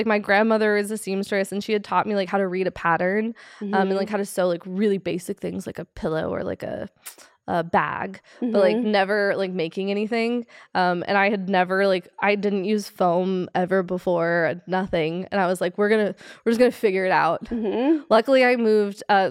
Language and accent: English; Las Vegas, Nevada, United States; also born or lived in Louisiana; So when I was growing up, I was born in Louisiana, and we moved to Vegas when I was like in third grade.